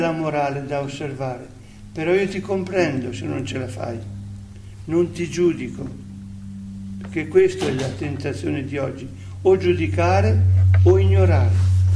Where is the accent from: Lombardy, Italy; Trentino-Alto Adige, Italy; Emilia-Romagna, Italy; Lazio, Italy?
Trentino-Alto Adige, Italy; Voi sapete che io sono trentino, quindi le vette sono in parte della mia infanzia.